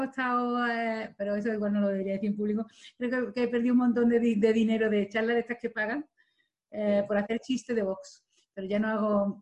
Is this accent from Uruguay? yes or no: no; South Korea; yo soy de Corea, y tú sabes, tú conoces Corea y sabes que la gente de Corea no habla como yo